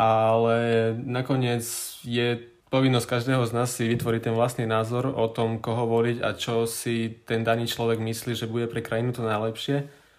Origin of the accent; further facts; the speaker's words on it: Bardejov, Prešov Region, Slovakia; som z Bardejova, mám 19 rokov a tento rok začínam študovať v Brne na Masarykovej univerzite.